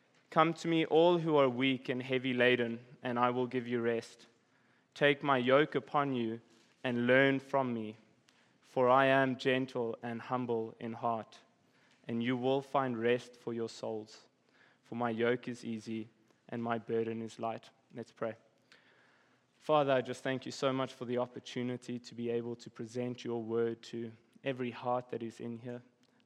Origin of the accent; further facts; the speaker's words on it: South Africa; So you guys, you heard that I'm from South Africa, so I can't get any critiques on my accent. I'm not from around here.